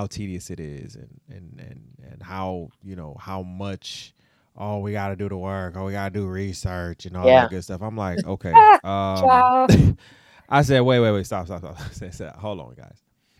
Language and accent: English; Detroit, Michigan, United States; also born or lived in Florida; I'm from Detroit. I was born in Florida.